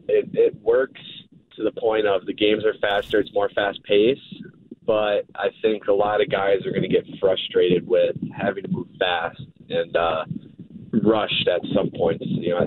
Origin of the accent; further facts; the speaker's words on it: Wisconsin, United States; I grew up in Wisconsin, you know, kind of outdoorsy, and that's kind of how I picture Maine.